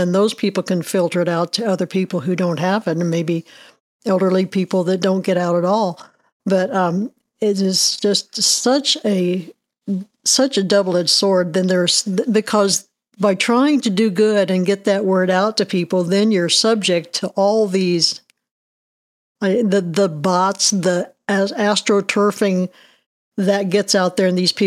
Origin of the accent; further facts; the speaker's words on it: Mattoon, Illinois, United States; I'm from Mattoon, but I'm actually on Clearwater, so it wasn't something that affected me personally on a day-to-day basis. But I mean, that's my town